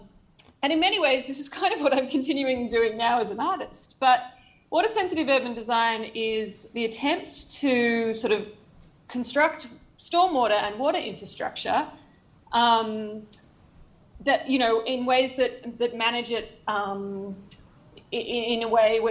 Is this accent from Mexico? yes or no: no; Sydney, New South Wales, Australia; now in Brooklyn, United States; I'm Australian. So despite calling in from Brooklyn, you know, I was born and raised in Sydney.